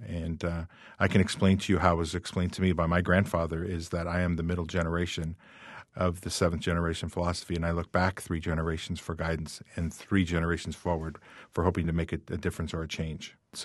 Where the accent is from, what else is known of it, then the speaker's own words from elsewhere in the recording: Montana, United States; enrolled member of the Fort Peck tribes in northeastern Montana.